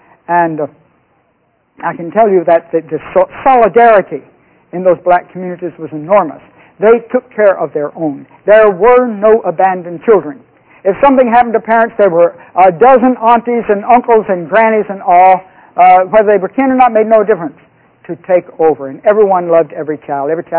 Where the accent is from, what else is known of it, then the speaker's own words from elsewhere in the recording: Southern United States, United States; I'm from the South.